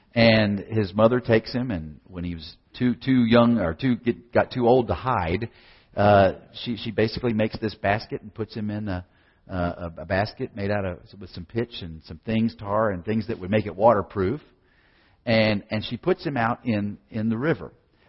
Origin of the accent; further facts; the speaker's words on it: Virginia, United States; used to have friends in college that when I tell them they'd find out I was from Virginia, and they'd say, "Oh yeah, that's in the mountains up there in West Virginia." I said, "Not West Virginia, Virginia."